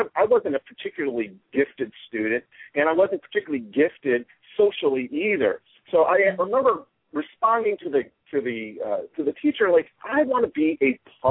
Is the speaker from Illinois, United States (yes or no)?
yes; Chicago, Illinois, United States; I'm basically a kid from the south side of Chicago. I was born in Roseland Community Hospital. On the south side of Chicago, I grew up mostly around the Chicago area